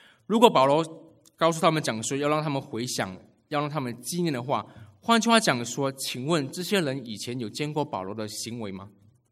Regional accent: Malaysia; 可是因为我是马来西亚人，所以我很不喜欢过节期

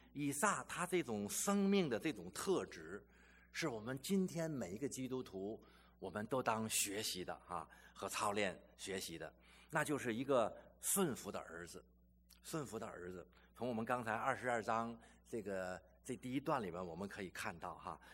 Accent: China; 所以我们中国人常常讲说平安是福

